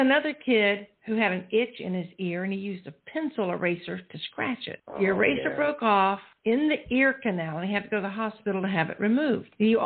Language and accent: English; Walterboro, South Carolina, United States; born or raised there